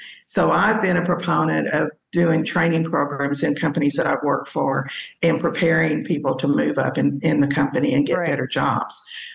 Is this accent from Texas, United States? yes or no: yes; Texas, United States; accent: Texas; I lost my Texas accent. I had to be very intentional about the way I spoke.